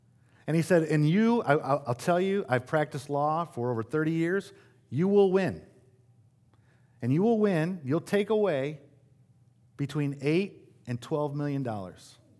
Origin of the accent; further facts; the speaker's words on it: Grand Rapids, Michigan, United States; I grew up in Grand Rapids, Michigan at a church plant.